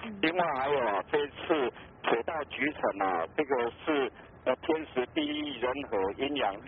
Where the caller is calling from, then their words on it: Taichung, Taiwan; 哎，我是台中的